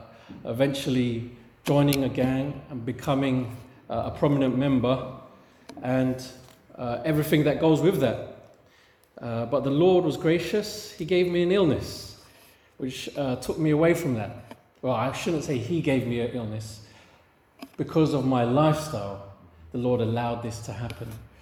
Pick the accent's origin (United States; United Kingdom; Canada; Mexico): United Kingdom; London; we've come from London. I was born and bred in London. Some of you have heard parts of this already. And I grew up in not such a nice part of North London.